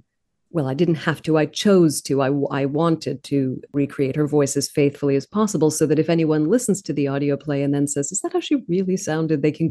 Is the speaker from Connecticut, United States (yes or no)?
yes; Hartford, Connecticut, United States; I grew up in Hartford, which is about an hour north of Weston, and Weston is about an hour and a half from New York City.